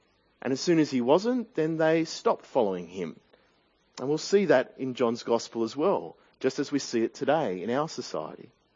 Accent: Sydney, New South Wales, Australia; now in Melbourne, Australia; As many of you know, I'm from Sydney, and when I moved to Melbourne

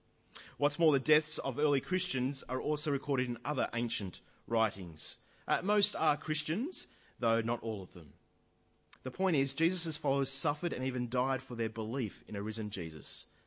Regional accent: Sydney, New South Wales, Australia; Now, I grew up in Sydney, and I grew up with rugby league.

